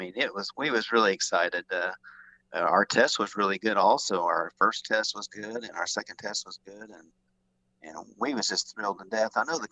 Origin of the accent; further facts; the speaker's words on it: Mercer, Missouri, United States; I'm from Mercer, Missouri. It's clear up the north side of the state, so that's where we're growing our soybeans at.